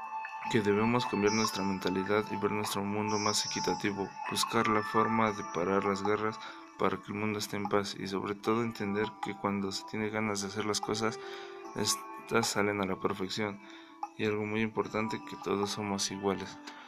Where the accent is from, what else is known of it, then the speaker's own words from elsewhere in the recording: Mexico; nosotros como mexicanos somos afortunados